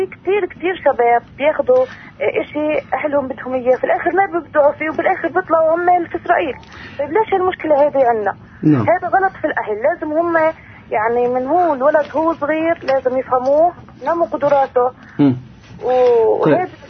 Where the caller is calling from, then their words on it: Hebron, Hebron Governorate, Palestine; من الخليل.